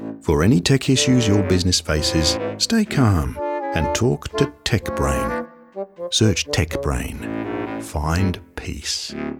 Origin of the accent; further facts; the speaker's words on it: England, United Kingdom; moved away as an adult; now in Australia; As you can hear, I'm originally English, but I've been living in Australia since 2006.